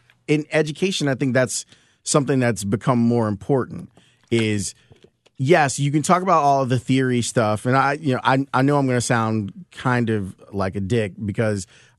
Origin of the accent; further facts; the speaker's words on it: Chicago, Illinois, United States; My own experience was South. Like my whole life was South. We grew up in Roseland over 111th and Halsted, like around there.